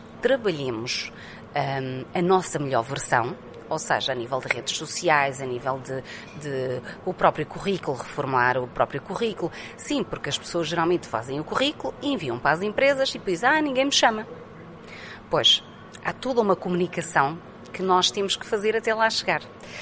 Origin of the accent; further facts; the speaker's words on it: Águeda, Aveiro, Portugal; mas também tinha estúdios em Águeda, que é de onde eu sou.